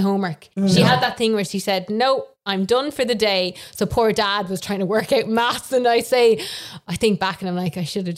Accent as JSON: {"language": "English", "region": "Munster", "country": "Ireland", "tie": "born or raised there", "said": "I grew up in Tipperary, and it was the middle of nowhere. And to give that reference, we only got Wi-Fi like a year and a half, 2 years ago down there. It's quite deep in the valley."}